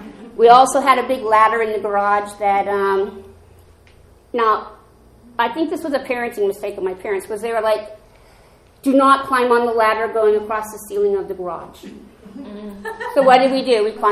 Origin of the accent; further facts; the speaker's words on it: Pennsylvania, United States; born there; I was born in Pennsylvania. My mom and my dad both came from there.